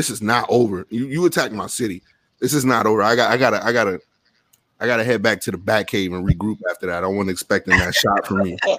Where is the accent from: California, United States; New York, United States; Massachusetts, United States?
New York, United States; now in North Carolina, United States; I'm from New York. That's where I'm from.